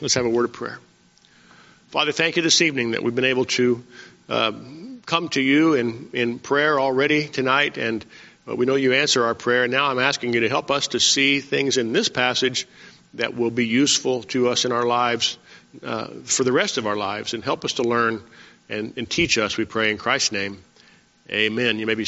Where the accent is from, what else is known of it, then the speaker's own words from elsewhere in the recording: Carlsbad, New Mexico, United States; When I was a young man, I grew up in Carlsbad, New Mexico, and this was back in the 1960s, and we didn't have a whole lot of money.